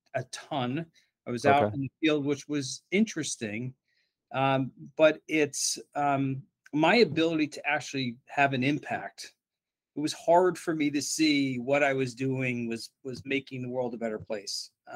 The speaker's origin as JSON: {"language": "English", "region": "New Jersey", "country": "United States", "tie": "born or raised there", "said": "I grew up in New Jersey, Very cool. Small town, it's kind of northwestern New Jersey. And lived there from the time I was about 3 until about 21."}